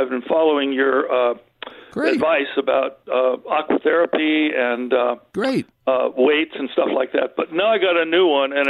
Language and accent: English; Santa Monica, California, United States; My dad was the West Coast rep for a very fine menswear firm. So he traveled a lot. And I grew up in Cheviot Hills in Santa Monica.